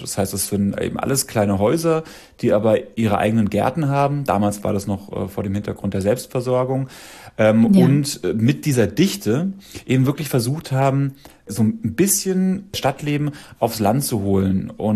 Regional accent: Dachau, Bavaria, Germany; also born or lived in Munich; Ich komme ja aus Dachau und ich habe in München gewohnt und bin 2003, nee, 2005 von dort weggezogen.

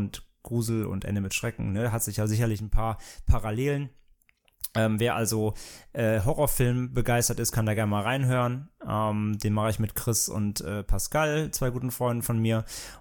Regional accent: Bad Neuenahr, Rhineland-Palatinate, Germany; born there; Im Rheinland. In meiner Geburtsstadt, eine kleine Kurstadt, wo nur Menschen über 70 wohnen

